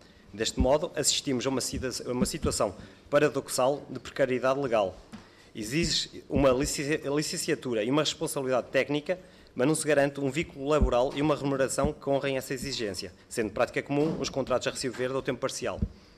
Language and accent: Portuguese; Lamego, Norte, Portugal; eu venho do município de Lamego.